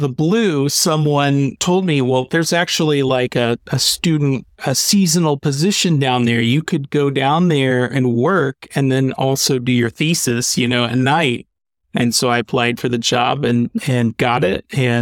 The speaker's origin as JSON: {"language": "English", "town": "Kansas City", "region": "Missouri", "country": "United States", "tie": "born or raised there", "said": "A buddy and I grew up in Kansas City, Missouri"}